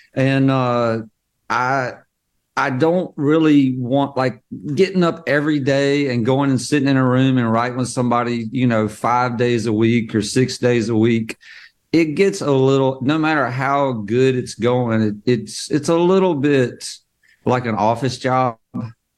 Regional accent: Mississippi, United States; like I'm from Mississippi. I don't want somebody with a suit and tie on telling me anything.

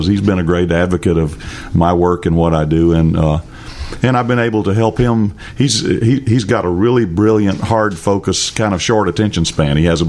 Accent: Mississippi, United States; Well, I grew up in church in North Mississippi

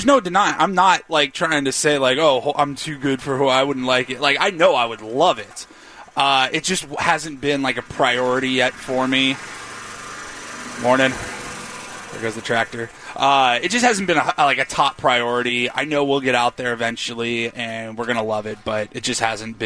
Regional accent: Pacific Northwest, United States; now in San Diego, United States; growing up in the Pacific Northwest, moving down to San Diego and calling San Diego home now for like the last 16 years

